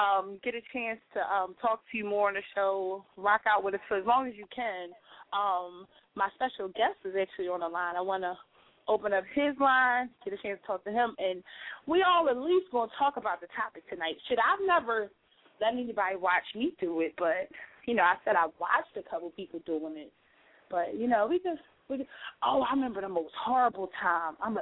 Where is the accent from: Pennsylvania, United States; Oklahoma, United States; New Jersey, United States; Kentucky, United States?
Pennsylvania, United States; Philadelphia; Yeah, I'm from Philly.